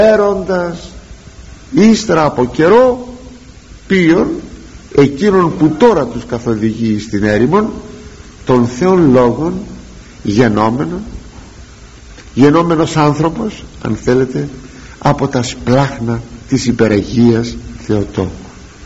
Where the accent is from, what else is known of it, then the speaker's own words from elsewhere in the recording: Greece; Ναι, ναι, και επειδή εμείς ως Έλληνες, περιορίζω το θέμα, δεν μιλώ για όλη την Ορθοδοξία σε όλη τη γη, εμείς οι Έλληνες που ταυτίζομαι το χώρο μας των γεωγραφικών με την πίστη μας